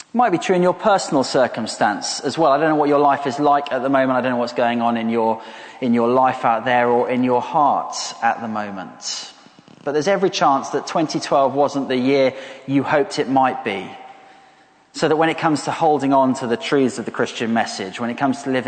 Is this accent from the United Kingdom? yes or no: yes; London, United Kingdom; After all, as wonderful as 2012 was as a Londoner, and it was a great year, wasn't it?